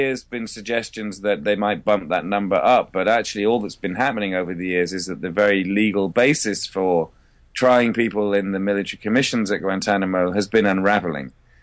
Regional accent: United Kingdom; and I'm British. So, you know, it was my home country.

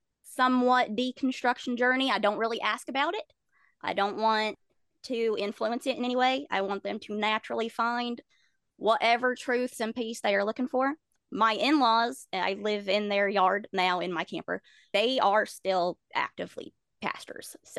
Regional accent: Bible Belt, United States; Oh yeah. I grew up in the Bible Belt. That's still a thing right now.

